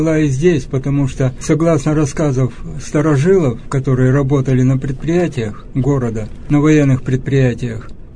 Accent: Tyumen, Tyumen Oblast, Russia; now in Yekaterinburg, Russia; Мы из Тюмени приехали сюда, в Екатеринбург, но тогда это был Свердловск.

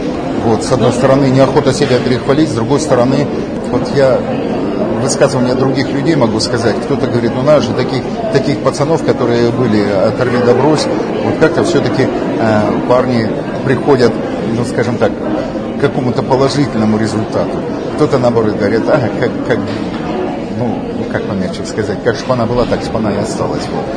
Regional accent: Nevyansk, Sverdlovsk Oblast, Russia; мой родной город Невьянск.

